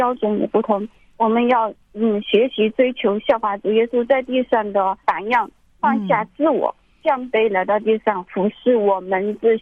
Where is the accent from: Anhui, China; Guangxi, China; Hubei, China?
Guangxi, China; Guilin; 我是来自广西桂林的